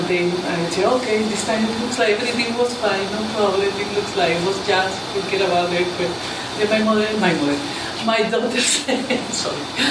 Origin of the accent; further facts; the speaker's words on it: Colombia; my husband works with the Foreign Service. I met him in Spain. I'm from Colombia.